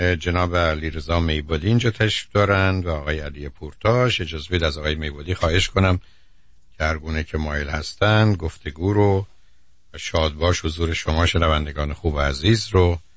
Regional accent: Tehran, Tehran Province, Iran; also born or lived in Shiraz; من درسته که مثل شما شیرازی هم، ولی ما در تهران بزرگ شدیم یا حداقل در تهران بودم.

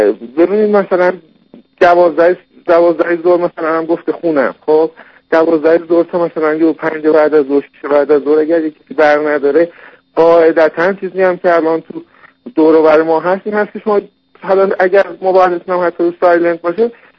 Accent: Isfahan, Iran; از اینکه من اصفهانی هستم

